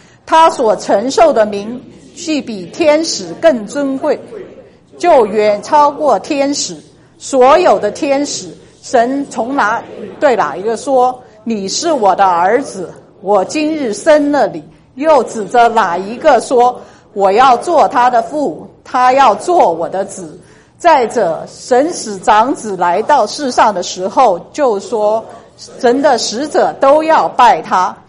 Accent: China; 所以对于我们中国人来说我们更熟悉的是我们觉得佛教我们比较熟悉

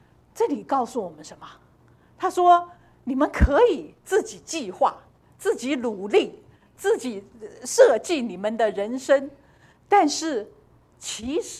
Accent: China; 这是我们中国人也讲的，谋事在人，成事在什么？

